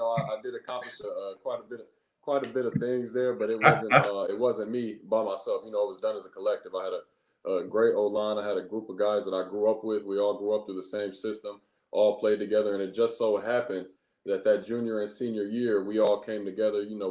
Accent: Gardner, United States; I played Gardner football. I grew up in Gardner High School, grew up through Gardner's Pop Warner League and played at North Gardner.

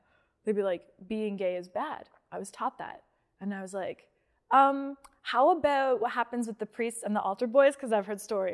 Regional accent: Canada; Because we're Canadian. All Canadians are best friends.

